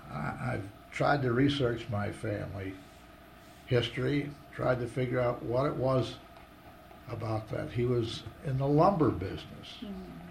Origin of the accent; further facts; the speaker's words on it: Cleveland, Ohio, United States; also born or lived in Pittsburgh / Atlantic City; I was born in Pittsburgh in 1913, and I lived here till I was about 5 years old. For reasons of health, we then moved, for reasons of my mother's health, we moved to Atlantic City. And we lived there a couple of years and then moved to Cleveland, Ohio, where I grew up